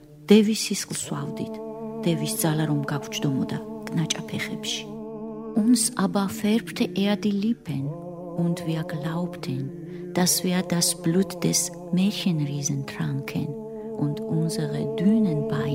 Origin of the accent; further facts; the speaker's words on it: Kakheti, Georgia; German is a second language; ich habe sehr viele Gedichte über meine Kindheit, über Kachetien, was typisch georgisch ist. Wir hatten Weinberge.